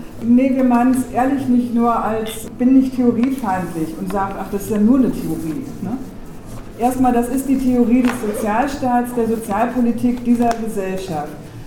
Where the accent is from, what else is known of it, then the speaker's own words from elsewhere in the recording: North Rhine-Westphalia, Germany; Wir kommen aus dem Ruhrgebiet